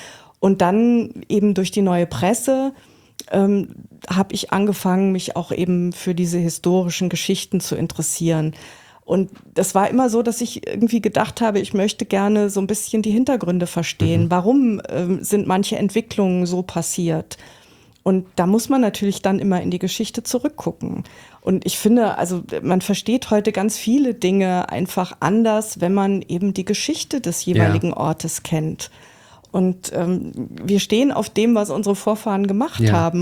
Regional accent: North Sea coast, Germany; now in Frankfurt, Germany; ich bin ja keine Frankfurterin, ich komme ja von der Nordsee und als ich nach Frankfurt kam 1987

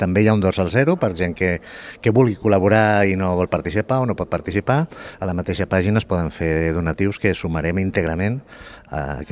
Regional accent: Tarragona, Catalonia, Spain; som persones, som gent de Tarragona, som ciutadans i som solidaris

